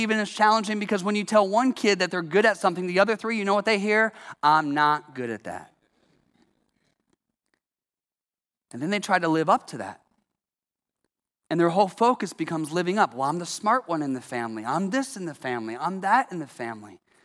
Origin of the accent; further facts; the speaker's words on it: Columbus, Ohio, United States; Well, I grew up in Columbus, Ohio, and there's probably not any Buckeye fans here.